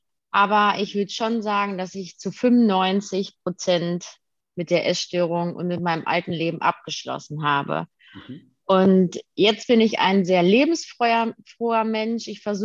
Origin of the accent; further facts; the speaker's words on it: Detmold, North Rhine-Westphalia, Germany; Ich komme aus Detmold. Ich bin 28 Jahre alt jetzt geworden